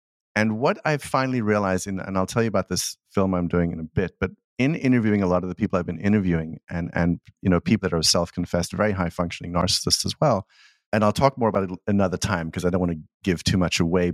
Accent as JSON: {"language": "English", "country": "South Africa", "tie": "born or raised there", "said": "growing up in South Africa, there were a couple of weird ideas I got about myself."}